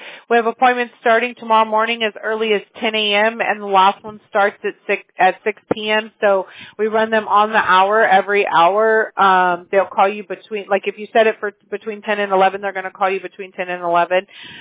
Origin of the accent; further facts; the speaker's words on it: Mobile, Alabama, United States; I'm actually from Mobile, Alabama, which is about far south as you could get, you know?